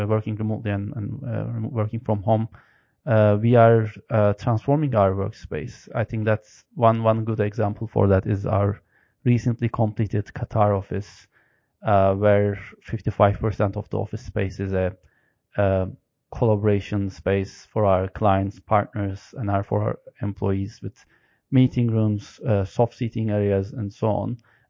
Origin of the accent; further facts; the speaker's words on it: Istanbul, Turkey; English is a second language; now in Dubai, United Arab Emirates; I'm from Turkey, Istanbul, and I'm married. I have a small daughter. I enjoy living in this beautiful city in Dubai for the last 6 years.